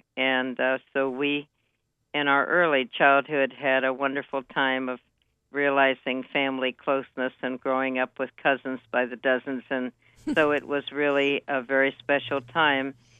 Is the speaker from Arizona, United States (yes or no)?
no; Pennsylvania, United States; also born or lived in Ohio; Well, I started life in Ohio, but at a young age grew up and spent the rest of my days in Pennsylvania.